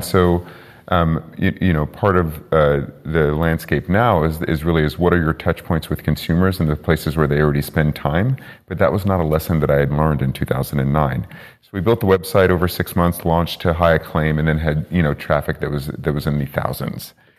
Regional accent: California, United States; So in my case, because I'm from the Bay Area, I was a fan of the Golden State Warriors

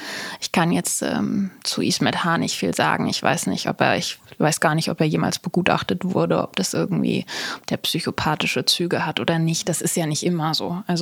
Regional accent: Germany; die uns als Deutsche ja immer noch so bewegt

